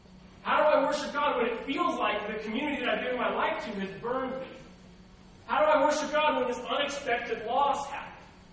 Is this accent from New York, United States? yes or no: no; Los Angeles, California, United States; I grew up in Los Angeles. I actually worked at my home church.